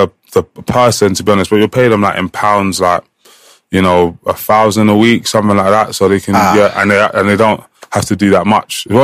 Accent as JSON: {"language": "English", "region": "England", "country": "United Kingdom", "said": "I was on the plane to the qualifiers thinking, I'm the one from England that's coming here."}